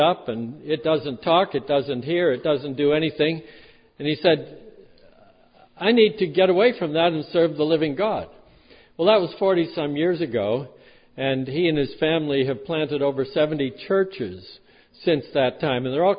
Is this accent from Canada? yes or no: no; Boston, Massachusetts, United States; When I was a kid growing up in Roman Catholic Boston, all the Catholic kids, I kind of envied them